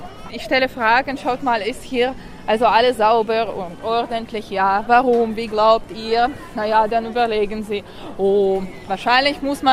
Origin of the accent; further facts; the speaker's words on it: Ukraine; German is a second language; now in Germany; Sowas existiert bei uns in der Ukraine natürlich nicht.